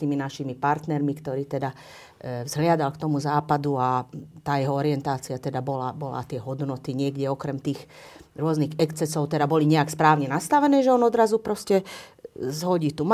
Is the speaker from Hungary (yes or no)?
yes; Hungary; Slovak is a second language; som Maďarka, sledujem aj tie maďarské médiá, sledujem, čo sa dlhodobo deje aj v Maďarsku